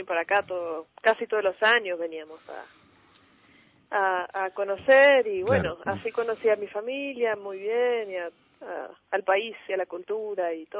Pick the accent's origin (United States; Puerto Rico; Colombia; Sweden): Sweden; Stockholm, Stockholm County; me crié en Suecia, en Estocolmo, la capital, pero por suerte tuve mucho contacto con mis raíces, vamos a decir. Siempre, por ejemplo, mis padres siempre me hablaron en español, en casa, siempre era español.